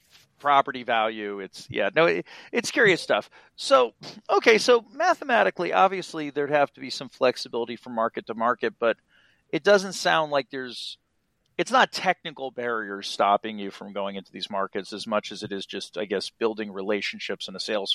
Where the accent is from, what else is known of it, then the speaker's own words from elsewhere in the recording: United States; and that for me as an American, at least